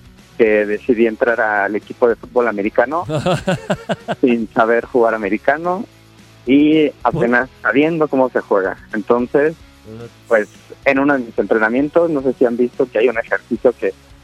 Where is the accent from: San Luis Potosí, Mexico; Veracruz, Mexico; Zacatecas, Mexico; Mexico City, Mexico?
Mexico City, Mexico; Aquí de la Ciudad de México.